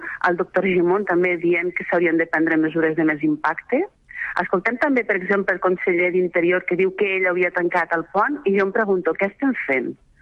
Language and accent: Catalan; Catalonia, Spain; seguint la tradició que sempre hem fet, doncs, de petits aquí a Catalunya